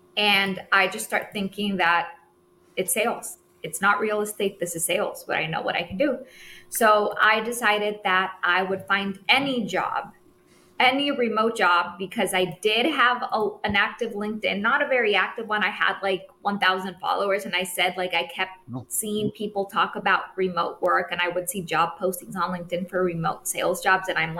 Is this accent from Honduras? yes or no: yes; Honduras; My backstory is I was actually born and raised in Honduras.